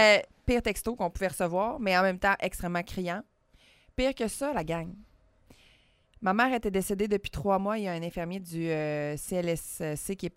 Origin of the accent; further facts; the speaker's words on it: Quebec, Canada; en tant que Québécois